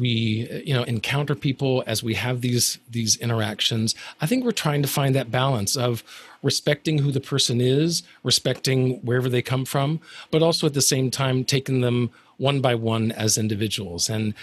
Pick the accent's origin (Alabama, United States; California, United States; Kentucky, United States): Alabama, United States; I'm from Alabama. So whenever I go back to Alabama, if I've been there a few days or I'm around my family, then it can start to come out a little bit.